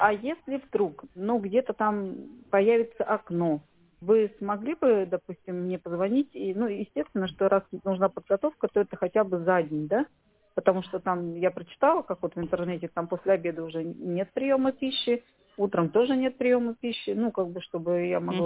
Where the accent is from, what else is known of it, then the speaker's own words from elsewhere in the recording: Leninsk-Kuznetsky, Kemerovo Oblast, Russia; так как я иногородняя, из Ленинска-Кузнецкого